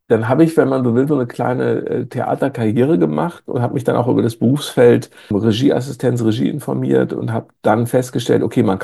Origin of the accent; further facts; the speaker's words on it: Greven, North Rhine-Westphalia, Germany; also born or lived in Cologne / Münster; Ich bin, wie gesagt, in Köln geboren. Mein Vater war bei der Bundeswehr. Wir sind dadurch relativ viel umgezogen und haben irgendwann sozusagen sind in Münster gelandet und sind dann aber nach Grevenreckenfels, so ein kleines 6.000-Einwohner-Nest